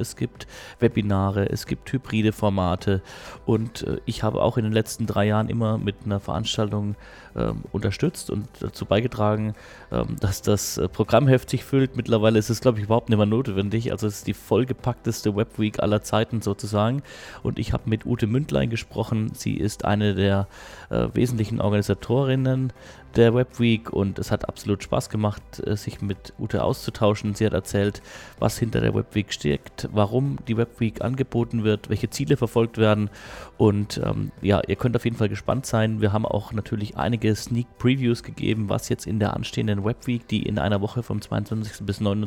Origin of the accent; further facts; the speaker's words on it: Würzburg, Bavaria, Germany; Würzburg, ihr wisst, ich bin Würzburger